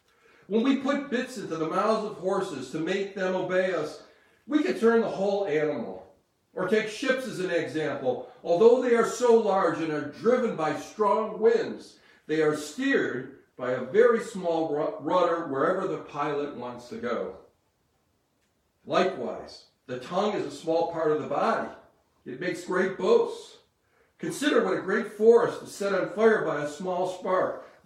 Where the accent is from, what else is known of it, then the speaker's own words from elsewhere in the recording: Rochester, New York, United States; I grew up in Rochester, New York, in what I would consider a lower middle-class family, and my parents were not adventurous at all.